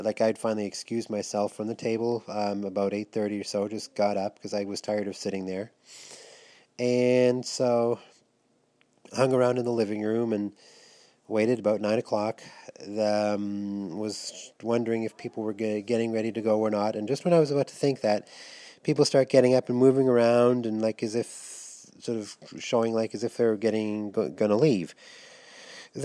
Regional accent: Niagara-on-the-Lake, Ontario, Canada; where I am from Niagara-on-the-Lake

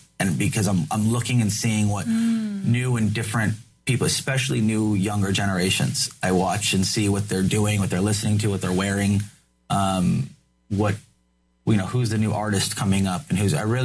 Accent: Los Angeles, California, United States; I was from Los Angeles, so it was good that I combined all these worlds and I created a business out of it in college.

